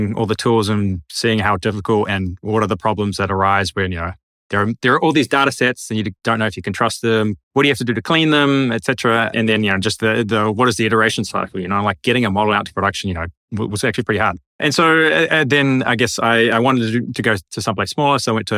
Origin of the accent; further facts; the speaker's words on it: Wellington, New Zealand; moved away as an adult; So I did my undergrad in New Zealand. So I grew up in Wellington.